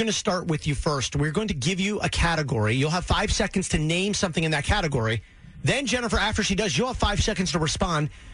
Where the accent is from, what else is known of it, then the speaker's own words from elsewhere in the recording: Maryland, United States; I wrote a letter in fifth grade I grew up in Maryland, to our county executive because our school lunches were awful.